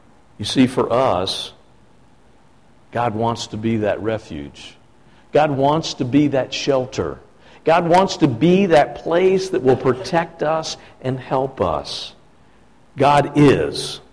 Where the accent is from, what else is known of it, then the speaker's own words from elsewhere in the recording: Chesapeake Bay, United States; Growing up on the Chesapeake Bay, many of you might imagine that hurricanes was something you'd think about all the time.